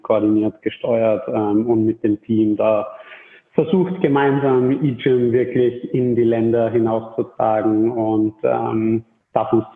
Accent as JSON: {"language": "German", "region": "Salzburg", "country": "Austria", "tie": "born or raised there", "said": "Gebürtiger Salzburger, immer schon Sportler"}